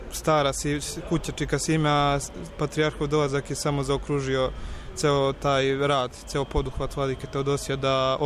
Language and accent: Serbian; Užice, Zlatibor District, Serbia; učenik 4. godine, dolazim iz Užica.